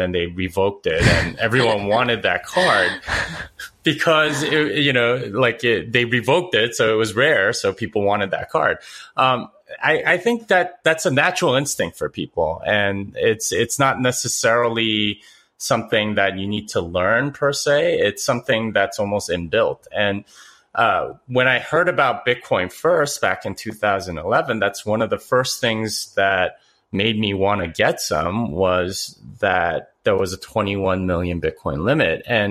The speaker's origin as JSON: {"language": "English", "town": "Austin", "region": "Texas", "country": "United States", "said": "let people know that's where I'm from, right? Like when I go to conferences and things, it's, hey, where are you coming in from? I'm coming from Austin. You can't tell from the hat."}